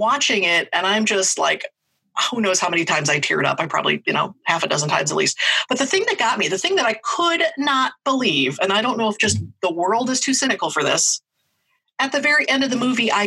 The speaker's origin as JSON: {"language": "English", "town": "Fridley", "region": "Minnesota", "country": "United States", "tie": "born or raised there", "said": "So my hometown, the kind of sidewalk sale / parade / town celebration annually was the Fridley 49ers Days."}